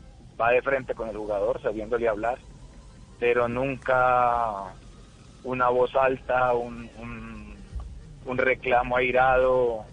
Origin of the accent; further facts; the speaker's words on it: Colombia; Me encantaría Colombia porque quiero mucho mi tierra, porque quiero estar con la familia, con mis amigos